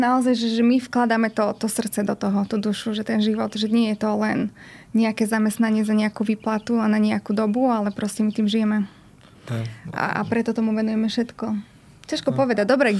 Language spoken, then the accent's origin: Slovak; Žilina Region, Slovakia; u nás na Orave